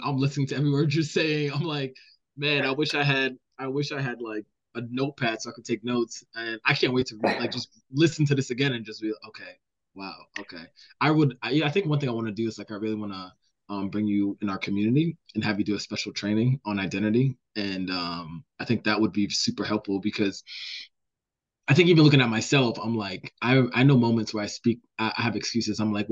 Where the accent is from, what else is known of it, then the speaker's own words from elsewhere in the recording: United States; man, I'm an American soldier.